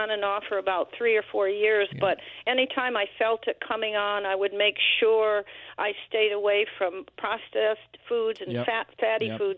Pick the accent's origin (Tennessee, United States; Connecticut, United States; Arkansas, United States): Connecticut, United States; Colebrook; from Colebrook.